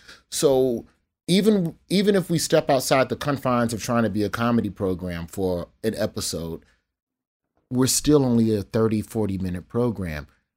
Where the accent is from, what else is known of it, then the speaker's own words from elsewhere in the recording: Birmingham, Alabama, United States; I'm from Birmingham.